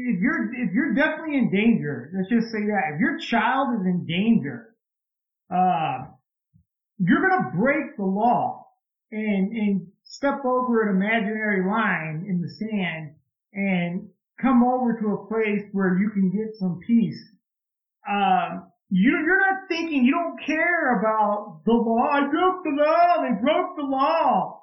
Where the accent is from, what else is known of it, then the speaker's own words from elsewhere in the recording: Iowa, United States; Here in Iowa, I mean, obviously, you know, I'm from Iowa